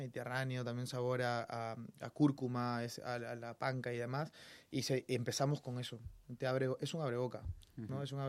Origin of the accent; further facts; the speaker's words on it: Peru; Somos peruanos, pero estamos aprendiendo constantemente.